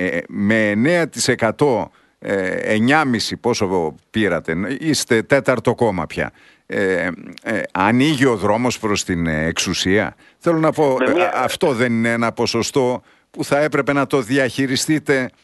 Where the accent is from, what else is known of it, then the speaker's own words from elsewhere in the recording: Alexandroupolis, Eastern Macedonia and Thrace, Greece; από την πατρίδα μου, από την Αλεξανδρούπολη